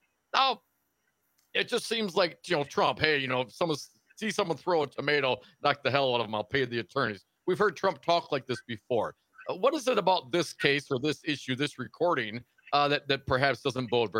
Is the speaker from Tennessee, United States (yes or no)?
no; Michigan, United States; born there; Man, I was born in Wayne County.